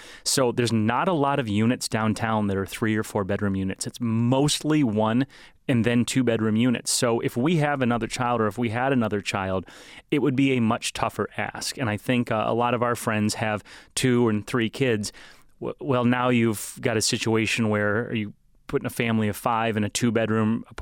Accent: Kalamazoo, Michigan, United States; when I was growing up around the Kalamazoo area

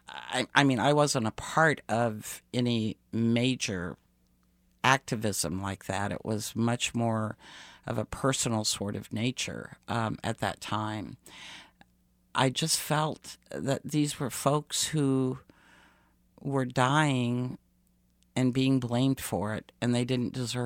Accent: Terre Haute, Indiana, United States; I was born and raised in Terre Haute, Indiana, and no offense to Terre Haute, Indiana, but my one goal in life was to get out of Terre Haute, Indiana.

